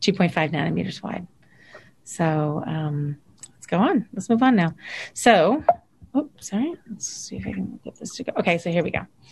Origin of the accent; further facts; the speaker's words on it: New Jersey, United States; And I'm from New Jersey.